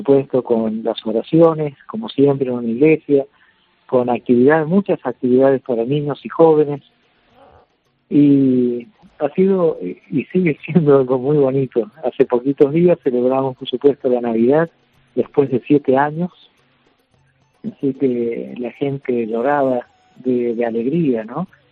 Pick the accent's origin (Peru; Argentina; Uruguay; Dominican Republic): Argentina; Sí, soy argentino.